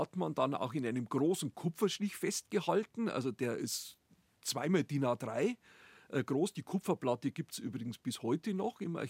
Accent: Tegernsee, Bavaria, Germany; der Egid Quirin an meinem Heimatort Tegernsee.

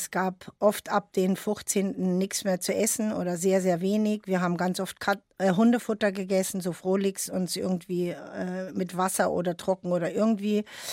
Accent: Berlin, Germany; dann gab es auch richtig Kloppe, wie man bei uns in Berlin früher gesagt hat

